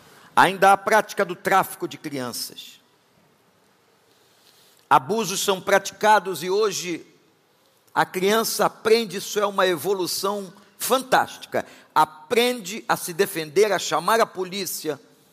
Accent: Rio de Janeiro, Brazil; eu orava pelo bairro onde eu fui criado, como eu disse aqui na Praça Seca

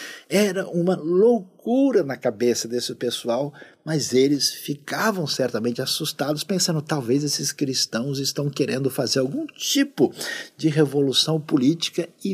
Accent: Brazil; nós que somos brasileiros, não tem como a gente não pensar

